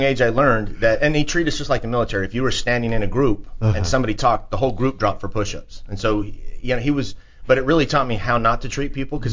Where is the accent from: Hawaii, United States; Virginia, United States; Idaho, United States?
Idaho, United States; Well, you know, I'm from Idaho, and I'm very